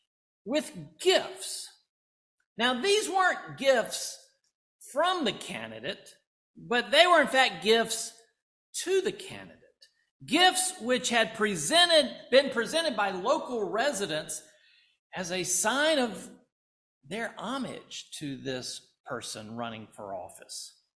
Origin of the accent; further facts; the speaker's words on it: Mobile, Alabama, United States; a candidate for the presidency came through my hometown, Mobile, Alabama, not a place that many candidates ever pass through